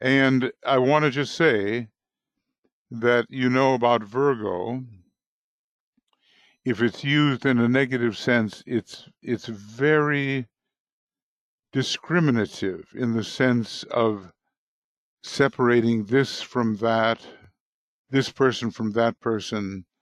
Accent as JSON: {"language": "English", "country": "United States", "said": "I'm an American largely"}